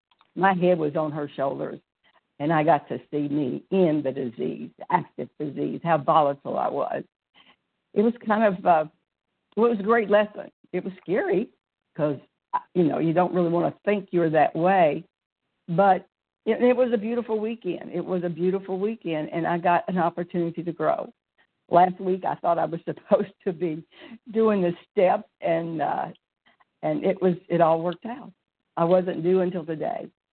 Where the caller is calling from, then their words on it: Pensacola, Florida, United States; I'm from Pensacola, Florida.